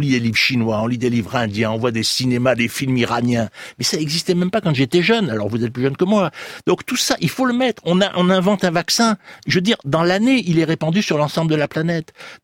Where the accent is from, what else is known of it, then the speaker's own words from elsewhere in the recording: Marseille, Provence-Alpes-Côte d'Azur, France; Moi, je suis Marseillais.